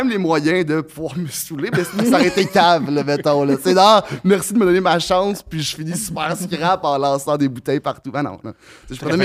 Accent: Montreal, Quebec, Canada; Anjou, à Montréal, okay. J'ai pas mal grandi tout le temps.

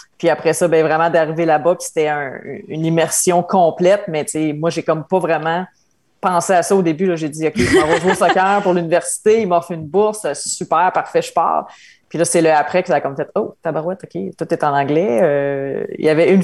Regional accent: Trois-Rivières, Quebec, Canada; Écoute, moi, je suis une fille de Trois-Rivières. J'ai vécu quand même toute ma jeunesse ici, puis là, je suis de retour.

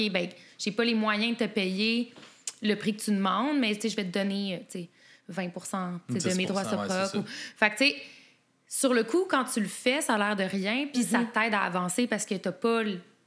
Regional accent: Quebec, Canada; accent: Québécois; moi, j'ai un gros accent anglais. Tu sais, c'est un peu moins pire quand je chante, mais j'ai l'accent québécois très prononcé.

